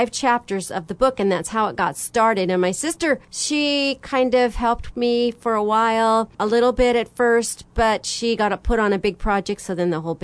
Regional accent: Oregon, United States; also born or lived in California; We moved from California when I was around 5 years old. Mm-hmm. So I've been most an Oregonian, but I still have a piece of my heart in California.

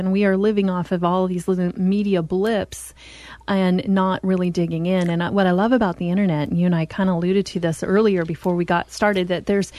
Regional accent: Oregon, United States; I said, I'm from Oregon. I love Oregon.

